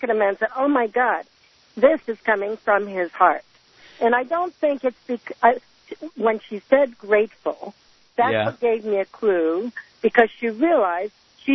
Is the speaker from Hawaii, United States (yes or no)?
yes; Hawaii, United States; now in Quartzsite, United States; I'm from Maui originally, but I'm here for a couple of months.